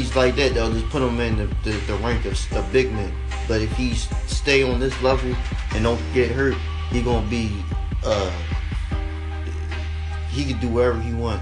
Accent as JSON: {"language": "English", "town": "Philadelphia", "region": "Pennsylvania", "country": "United States", "said": "It was against the 76ers, and I'm from Philly, and I still was like, damn, Devin Booker nice."}